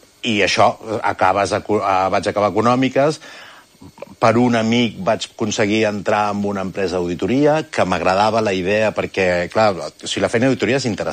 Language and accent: Catalan; Barcelona, Catalonia, Spain; vaig néixer a la Clínica Adrià, que és una clínica que està a és la zona de Sarrià-Sant Gervasi.